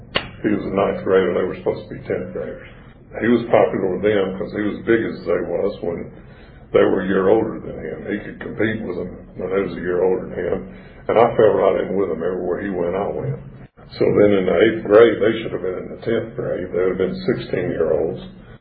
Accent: Forest Park, Georgia, United States; also born or lived in Griffin; I grew up in Forest Park, Georgia, right down by the airport. I was born in Griffin. My parents moved to Forest Park in 1964.

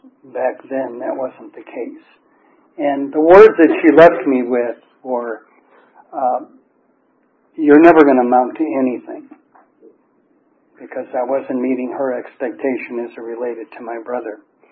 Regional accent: Chicago, Illinois, United States; born there; I lived in a household, and I was born in Chicago, Illinois, and I lived in a household where Dad was involved in the church, Mom had a choir in two churches

